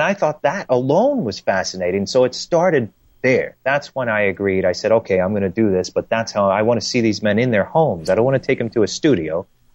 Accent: Long Island, New York, United States; He knew I was from Long Island

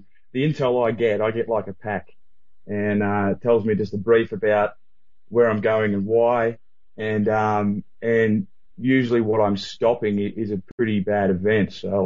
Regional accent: Alice Springs, Northern Territory, Australia; And I grew up in Alice Springs, so that's sort of the only clue I'll give some savvy people.

